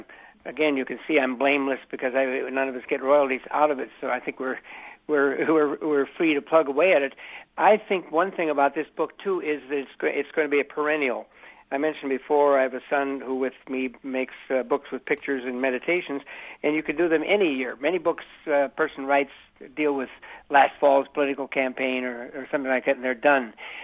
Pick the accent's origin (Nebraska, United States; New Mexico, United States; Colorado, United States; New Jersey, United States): Nebraska, United States; But I'm a fellow Nebraskan